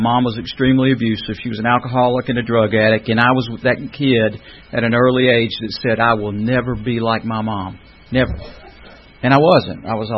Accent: Brunswick, Georgia, United States; born there; And I was born in South Georgia, Brunswick, down there.

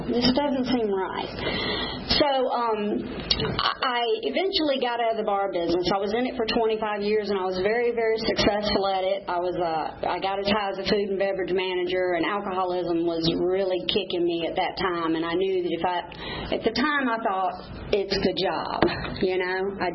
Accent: Atlanta, Georgia, United States; born there; I was born in Atlanta, Georgia, by very young parents.

